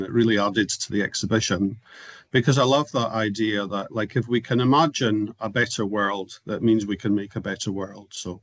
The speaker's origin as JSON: {"language": "English", "town": "Inverness", "region": "Scotland", "country": "United Kingdom", "tie": "born or raised there", "said": "because I grew up near Inverness in the north of Scotland."}